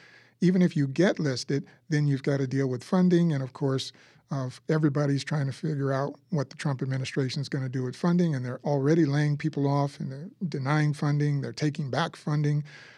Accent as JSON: {"language": "English", "region": "Texas", "country": "United States", "tie": "born or raised there", "said": "I grew up in Texas and I have family in Louisiana."}